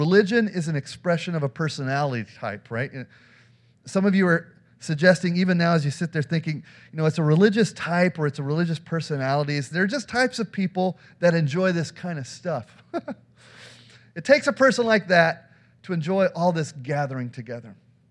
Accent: Denver, Colorado, United States; I mean, you guys are Pats fans, and I grew up in Denver, so I'm a Broncos fan.

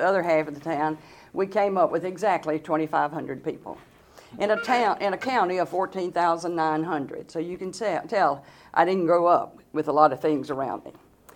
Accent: Alamo, Tennessee, United States; born there; So I was born in Alamo, Tennessee, a town of 2,500.

